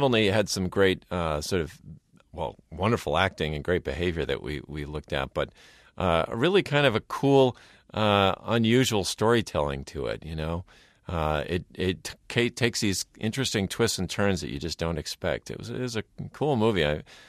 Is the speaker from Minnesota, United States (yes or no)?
yes; Minnesota, United States; I grew up in Minnesota where we didn't have a lot of exotic stuff